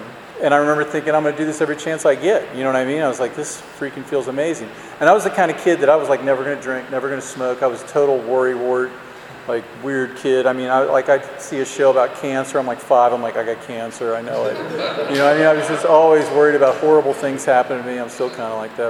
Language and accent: English; Ohio, United States; it was like November, I'm from Ohio, and it was like, you know, just getting dark.